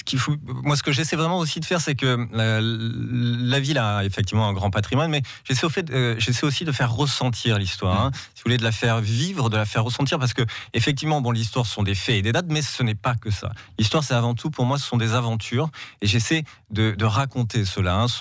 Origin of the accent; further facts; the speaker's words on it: Bordeaux, Nouvelle-Aquitaine, France; Alors, je suis de Bordeaux, hein, suis né à Bordeaux et j'ai fait mes études d'histoire à Bordeaux.